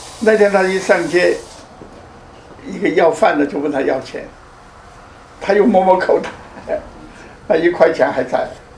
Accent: China; 在清朝和民国初年，我们中国人用的叫做银元。

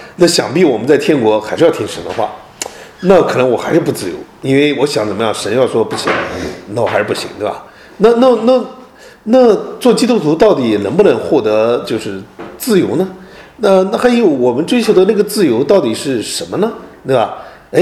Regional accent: Nanjing, Jiangsu, China; 我原来是南京人，我是在南京长大的，在这边也10来年了

